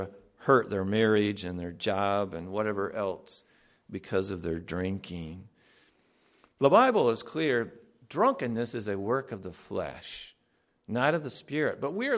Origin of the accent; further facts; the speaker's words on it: Greenville, Michigan, United States; Because I would say, I'm from Greenville, Michigan, and they would say, where is that? And so normally I would say, well, that's about 30 miles northeast of Grand Rapids.